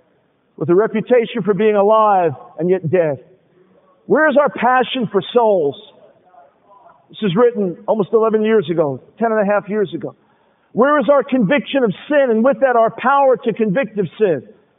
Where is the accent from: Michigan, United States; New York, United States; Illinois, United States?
New York, United States; Now, I often, in describing my background, my wife and I, we're Jews from New York, and sarcasm just runs in our blood.